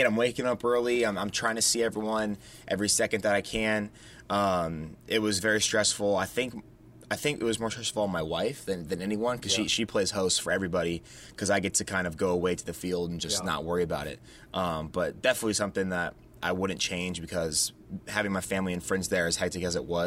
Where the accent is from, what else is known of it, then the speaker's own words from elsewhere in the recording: Tampa, Florida, United States; Well, I'm from Tampa, Florida originally